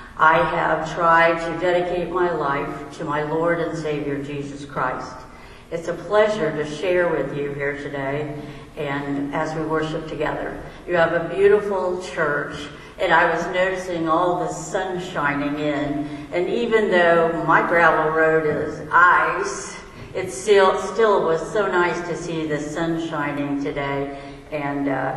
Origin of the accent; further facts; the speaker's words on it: Illinois, United States; I'm originally from Pike County, Illinois, which is just across the river from Hannibal, Missouri.